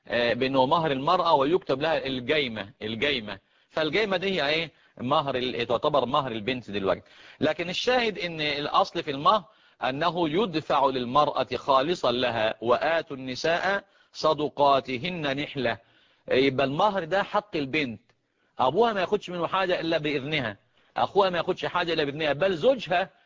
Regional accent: Egypt

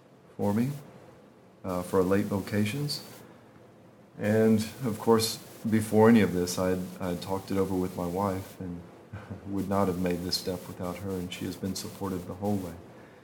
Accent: Georgia, United States; also born or lived in Columbus / Charlottesville / Woonsocket; I was born in Fort Benning, Georgia, because of the Vietnam War, and ended up, as you know, growing up in Georgia.

